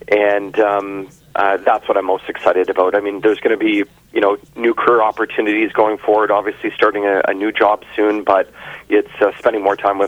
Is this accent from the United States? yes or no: no; Newbury, Ontario, Canada; I grew up in Newbury, in rural towns, in villages across our riding